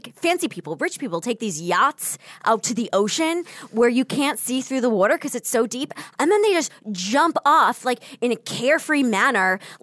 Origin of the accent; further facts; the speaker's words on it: New Jersey, United States; Anthony sounds like everybody that I grew up with in New Jersey.